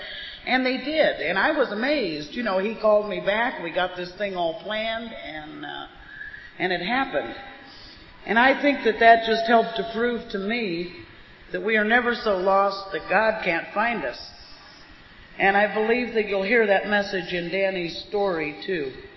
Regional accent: Akron, Ohio, United States; I explained to them that I was from Akron and trying to get hold of him.

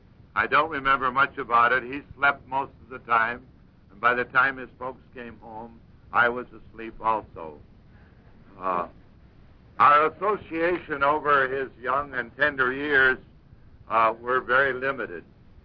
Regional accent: Streator, Illinois, United States; He was born in my hometown of Streeter, Illinois, which is about 60 miles southwest of Joliet

